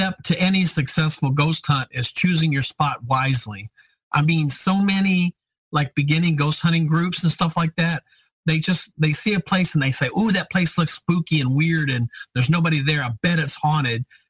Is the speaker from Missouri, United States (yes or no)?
yes; St. Louis, Missouri, United States; I grew up in St. Louis, so that's near and dear to my heart.